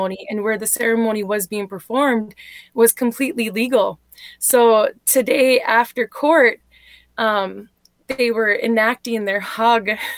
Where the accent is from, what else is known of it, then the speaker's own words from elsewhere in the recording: North Dakota, United States; I am Anishinaabe from the Turnamountain Pemna Band of Chippewa.